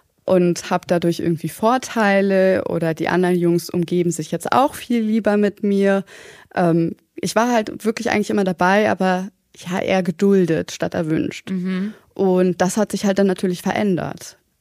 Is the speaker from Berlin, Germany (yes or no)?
yes; Berlin, Germany; in meiner Wohngegend in Berlin, wo ich groß geworden bin